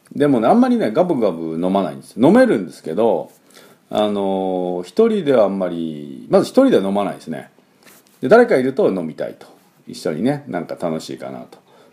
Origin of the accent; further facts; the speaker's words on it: Kyushu, Japan; 多分九州ね、の出身なんで、弱くはないでしょうね